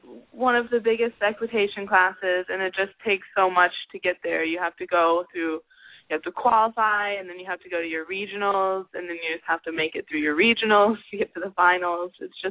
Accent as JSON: {"language": "English", "town": "Tulsa", "region": "Oklahoma", "country": "United States", "said": "Yes, I am."}